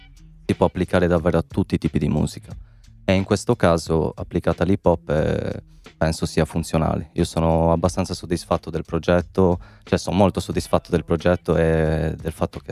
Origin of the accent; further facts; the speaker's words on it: Terralba, Sardinia, Italy; now in Cagliari, Italy; Io diciamo che abito a Cagliari, ma non sono di Cagliari, sono terralbese, però abito nella zona di San Michele già da diversi anni